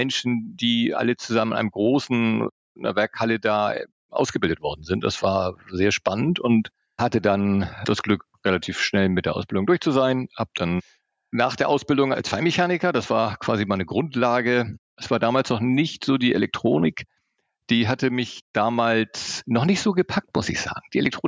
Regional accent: Pinneberg, Schleswig-Holstein, Germany; Ja, geboren bin ich in Pinneberg, Vorort von Hamburg. Habe da meine Jugend verbracht

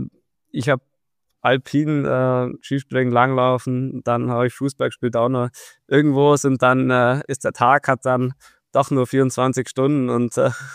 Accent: Oberstdorf, Bavaria, Germany; born there; ich bin in Oberstdorf geboren und jeder, der Oberstdorf kennt, weiß, da wird der Skisport gelebt

